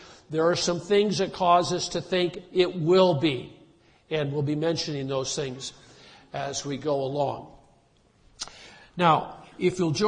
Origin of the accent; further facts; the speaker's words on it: Midwest, United States; now in Montana, United States; When we moved out here to Montana, one of the things that I look forward to, being a Midwesterner, was to hunt in the mountains.